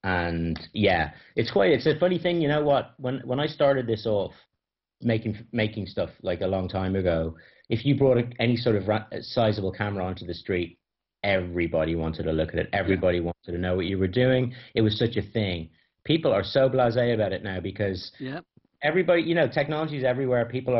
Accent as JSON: {"language": "English", "country": "Ireland", "said": "as somebody Irish and living here, it's nice to be able to do something here and film in places that I really love and everything."}